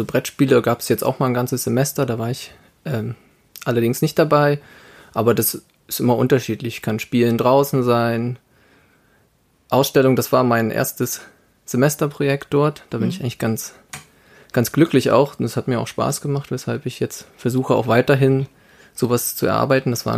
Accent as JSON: {"language": "German", "town": "Usedom", "region": "Mecklenburg-Vorpommern", "country": "Germany", "tie": "born or raised there", "moved": "as an adult", "lives_now": "Dresden, Germany", "said": "Ich bin auf Usedom groß geworden und zum Studium nach Dresden gezogen."}